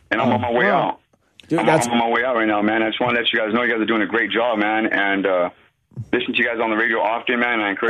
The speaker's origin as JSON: {"language": "English", "town": "Riverside", "region": "California", "country": "United States", "tie": "born or raised there", "said": "I'm out here in California, in Central Valley, California, man. Right on, man. I'm originally from Riverside. I grew up in the church."}